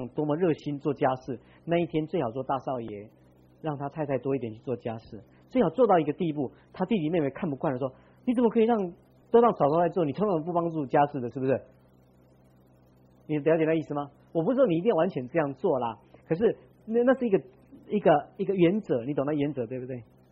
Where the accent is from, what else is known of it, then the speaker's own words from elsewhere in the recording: China; 我们中国人有这种孝敬父母的这些观念是好的